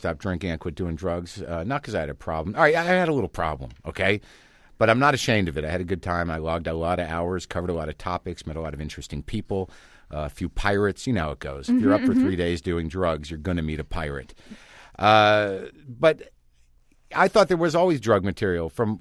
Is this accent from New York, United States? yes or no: no; New Mexico, United States; I grew up in New Mexico. I understand flat land